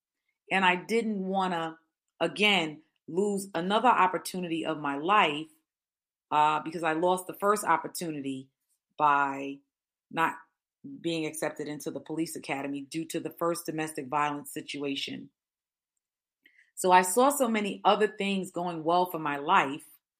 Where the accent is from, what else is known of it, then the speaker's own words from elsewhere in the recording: Dominican Republic; When I grew up in the Dominican Republic, it's a third world country